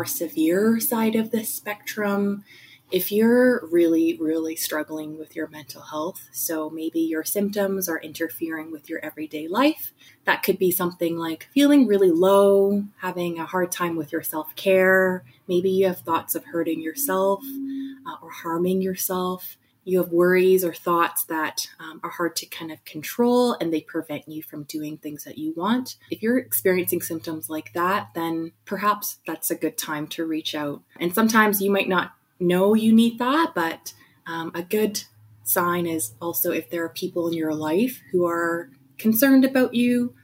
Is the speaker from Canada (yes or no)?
yes; Edmonton, Alberta, Canada; I'm a second generation Vietnamese Canadian born and raised in Edmonton, Alberta.